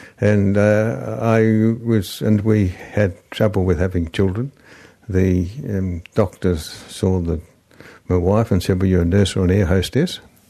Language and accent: English; Melbourne, Victoria, Australia; born there; I was born in Melbourne, Glen Iris, a long time ago.